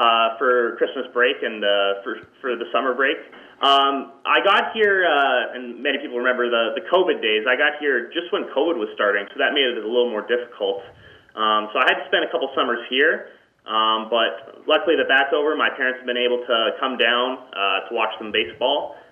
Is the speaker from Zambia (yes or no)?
no; Western Canada, Canada; now in Michigan, United States; I'm either looking to go somewhere here in Michigan or back home. I'm from Western Canada, so possibly going somewhere over there.